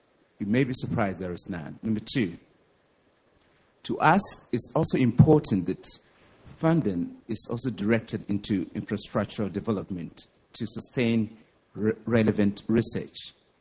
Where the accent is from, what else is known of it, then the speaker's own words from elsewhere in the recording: Ghana; from Ghana. I'd like to take this opportunity to really commend the four speakers.